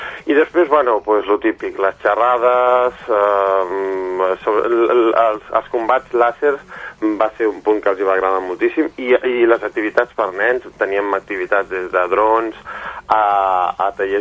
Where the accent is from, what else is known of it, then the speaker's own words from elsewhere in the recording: Sabadell, Catalonia, Spain; now in Girona, Spain; jo que soc de Girona, bueno, que visc a Girona perquè soc de Sabadell